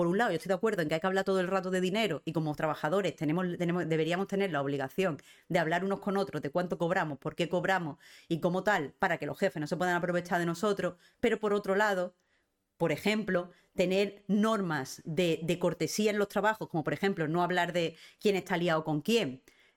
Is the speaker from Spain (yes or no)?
yes; Andalusia, Spain; soy andaluza, ahí han robado a dos manos